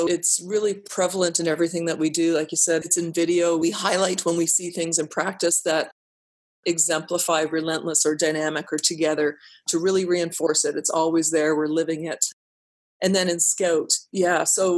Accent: Canada; some of the identity pieces is it reflects who we are as Canadians as well.

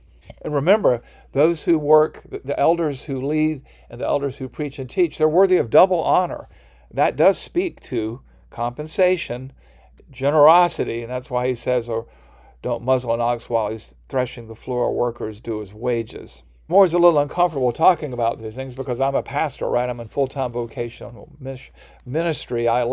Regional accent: the South, United States; I grew up in the South, and there were some churches in the area that had the philosophy, keep them poor

